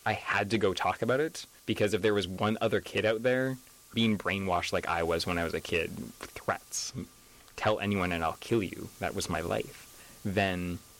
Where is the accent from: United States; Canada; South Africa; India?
Canada; British Columbia; I grew up in the Valley.